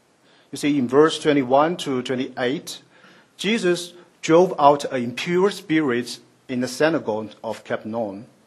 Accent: Shanghai, China; first language Shanghainese; English is a second language; You know, because the English is my fourth language. It ranks after Shanghainese, Mandarin, and Cantonese. So I could not help speaking English with this, you know, mysterious mixed flavor of those spoken Chinese

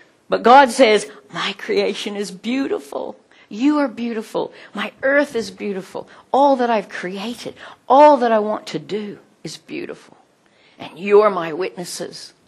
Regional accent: Midwest, United States; moved away as an adult; now in Canberra, Australia; that's the year I moved to Canberra, 40 tornadoes swept through the Midwest. Now, I grew up in the Midwest, so Oklahoma was a land of tornadoes.

